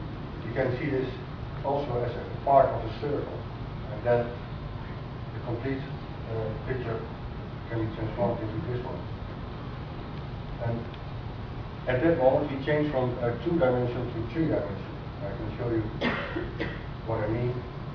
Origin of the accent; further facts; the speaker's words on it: Netherlands; English is a second language; I'm a sculptor from Holland